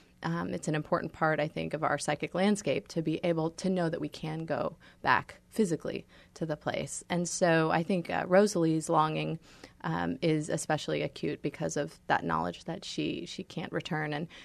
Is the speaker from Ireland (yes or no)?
no; Saudi Arabia; Well, I think growing up in Saudi Arabia is such a unique experience for an expat, especially growing up on a compound, because it is very much like an American suburb.